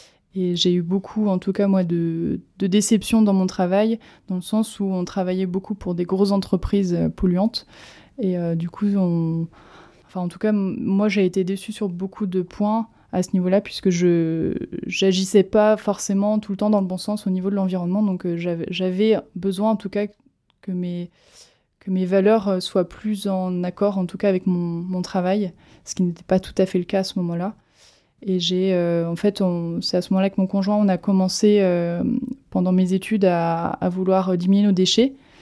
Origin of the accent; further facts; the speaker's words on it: Saint-Julien-de-Concelles, Pays de la Loire, France; moi, je suis originaire de Saint-Julien-de-Concel, donc Sud-Loire. Donc, en effet, on est vraiment bercé dans les vignobles.